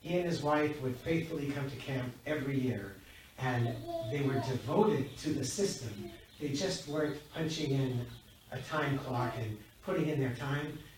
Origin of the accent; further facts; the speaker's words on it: Seattle, Washington, United States; as a youngster growing up in the Seattle Sephardic community